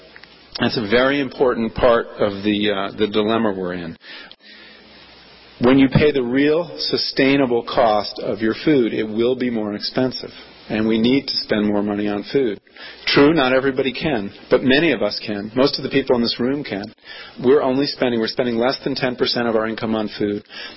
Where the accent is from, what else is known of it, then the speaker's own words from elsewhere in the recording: New England, United States; You know, I'm from New England